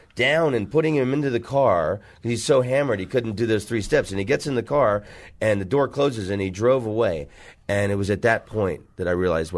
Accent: Orlando, Florida, United States; And the Tupperware Theater, I grew up in Orlando.

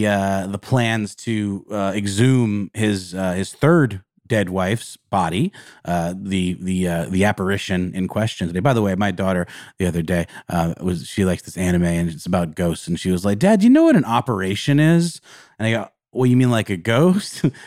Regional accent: the South, United States; any Southern drawl accents we do, we come honestly by. We're from the South.

